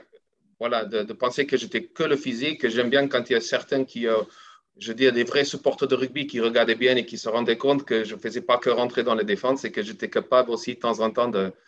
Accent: South Africa; Ce n'est pas parce que je ne suis pas sud-africaine, j'y serai toujours et j'ai toujours mon accent, hein, ça n'a pas changé.

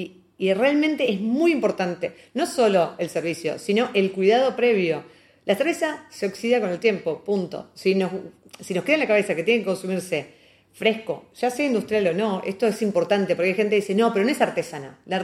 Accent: Argentina; Soy de Argentina, lo pueden ver por mi acento.

